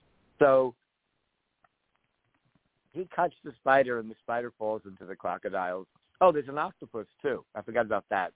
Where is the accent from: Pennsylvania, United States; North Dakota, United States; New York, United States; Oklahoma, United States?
New York, United States; Uniondale; I grew up in Uniondale, Long Island, which is the home